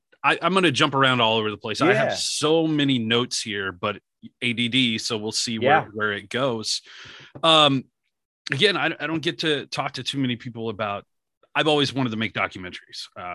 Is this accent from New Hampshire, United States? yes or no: no; Shreveport, Louisiana, United States; I'm from Shreveport, Louisiana.